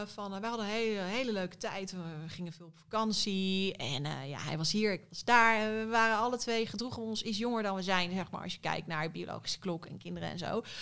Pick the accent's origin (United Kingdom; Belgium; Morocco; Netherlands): Netherlands; ik voel me echt Nederlands. Ik ben ook een Nederlander. Ik wil hier altijd een huis blijven hebben.